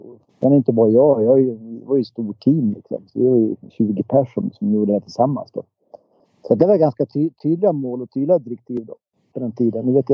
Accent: Dalarna County, Sweden; accent: dalmål; Men jag är från Dalarna som ni hör. Det är gött med lite dalmål. Jag sitter kvar, det går inte ur faktiskt.

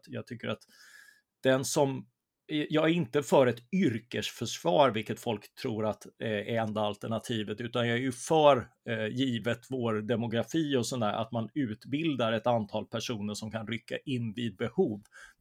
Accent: Karlskrona, Blekinge, Sweden; Född och uppvuxen i Karlskrona, Blekinge. Och det är ju det är ju lite grann södra Sveriges Norrland, så det var sossigt och på dekis

